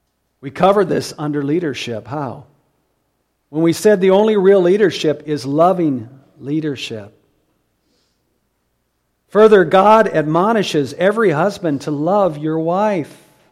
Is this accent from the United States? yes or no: yes; Iowa, United States; now in Blue Lake, United States; I grew up in the Midwest. I grew up in Iowa in the cornfields. When I get up in the morning now, I look out my window and I don't see corn stalks.